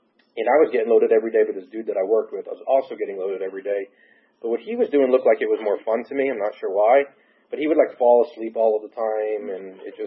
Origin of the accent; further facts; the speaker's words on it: New Jersey, United States; So I grew up in New Jersey. I am the youngest of four loving parents, still married today.